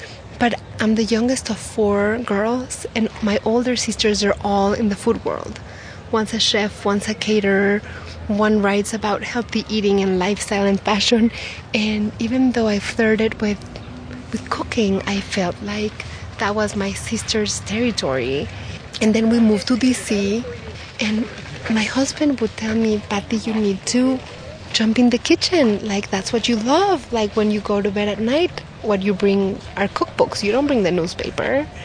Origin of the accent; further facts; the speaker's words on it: Mexico; When I was growing up in Mexico, I felt like I was treading a little bit between worlds because of my last name, or that I was pointed at, you know, like I'm like the Jew in Mexico, and also the community is not that big.